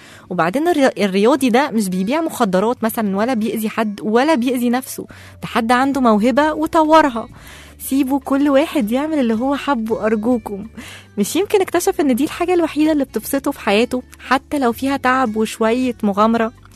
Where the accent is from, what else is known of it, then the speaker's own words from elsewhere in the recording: Egypt; عندنا في مصر أكرم حسني قبل ما يكون مذيع راديو